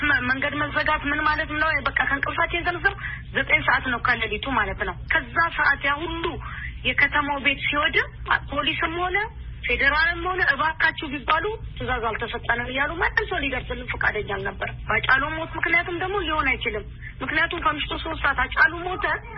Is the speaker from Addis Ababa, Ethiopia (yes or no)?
no; Dera, Oromia, Ethiopia; ተወልጄ ያደኩት እዛው ነው።